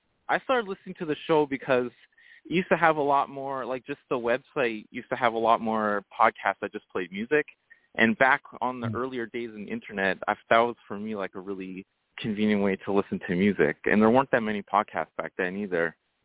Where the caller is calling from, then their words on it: Boston, Massachusetts, United States; I'm in Boston. I'm actually out at a Christmas holiday market staying with my family right now.